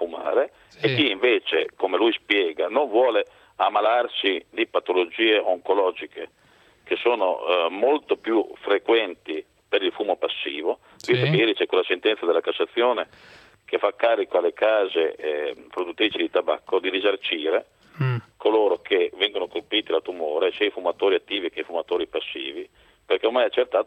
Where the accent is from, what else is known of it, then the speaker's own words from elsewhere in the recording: Modena, Emilia-Romagna, Italy; sono modenese, chiaramente.